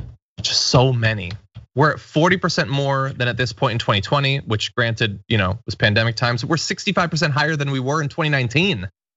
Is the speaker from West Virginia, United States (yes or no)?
no; Bridgeport, Connecticut, United States; I grew up in Bridgeport.